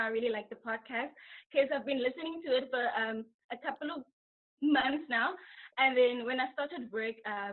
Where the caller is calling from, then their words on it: Dublin, Leinster, Ireland; I'm calling from Dublin, Ireland.